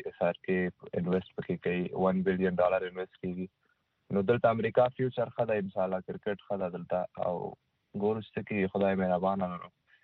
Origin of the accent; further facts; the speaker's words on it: Logar, Afghanistan; also born or lived in Kabul; now in United States; زه افغانستان کې د لوګر یم، د محمد علي ولسوالۍ، او کابل کې ژوند کابل کې کوم په مزویانه کې.